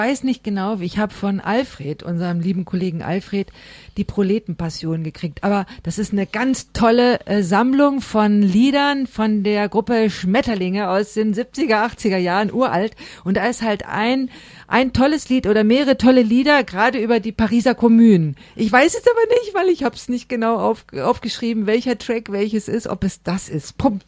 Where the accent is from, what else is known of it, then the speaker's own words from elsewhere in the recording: Germany; das ist meine Meinung als Deutsche, dass es so ist